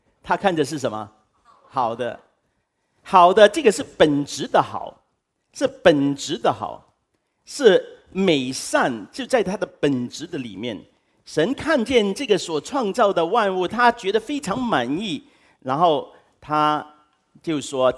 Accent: China; 我们中国人

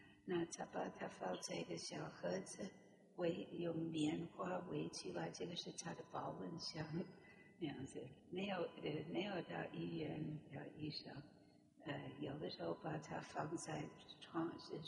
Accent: New York, United States; 我从小我出生在纽约，在纽约很多的时间，在全世界都有很多时间。

